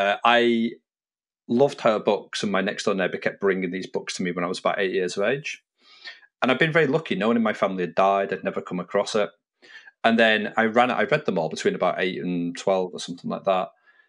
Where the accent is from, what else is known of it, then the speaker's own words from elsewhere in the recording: United Kingdom; I am British, as we've already covered.